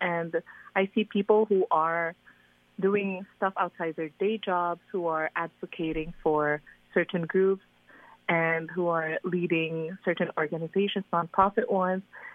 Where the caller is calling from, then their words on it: Calgary, Alberta, Canada; I'm calling from Calgary, Alberta.